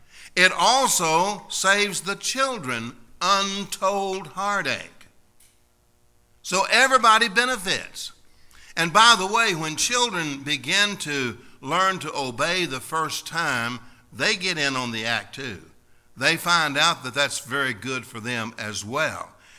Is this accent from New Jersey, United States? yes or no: no; Kentucky, United States; Now, that's the way I grew up down in Kentucky. My daddy never did tell us twice to do anything.